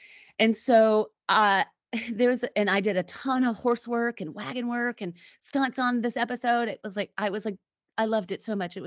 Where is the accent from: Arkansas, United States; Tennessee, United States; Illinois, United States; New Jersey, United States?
Tennessee, United States; Nashville; And also growing up in Nashville, one of my middle schools I went to, I drove by her house all the time.